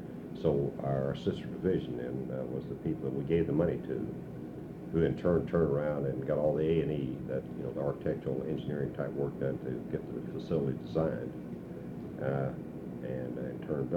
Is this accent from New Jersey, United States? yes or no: no; Texas, United States; Oh, I'm a Texan.